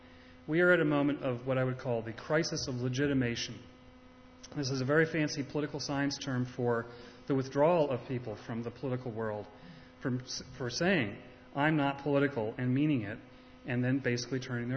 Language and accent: English; Portland, Oregon, United States; also born or lived in Bay Area; from Portland, Oregon, honorary resident of the Bay Area for many years.